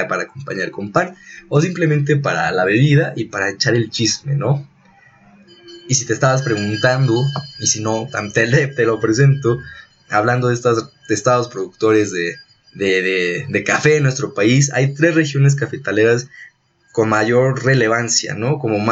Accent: Mexico; Y es como algo que tenemos que tener casi casi como mexicanos, ¿no?

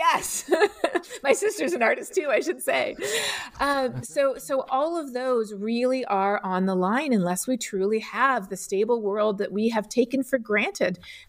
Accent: Colombia; I actually spent a number of my years growing up in Colombia in South America, which is a big place that grows coffee.

